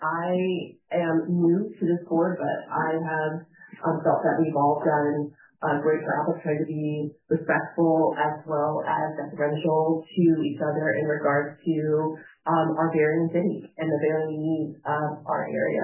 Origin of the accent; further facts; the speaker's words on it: West Sacramento, California, United States; I know myself, I've advocated for Winters, even though, again, I'm from West Sacramento.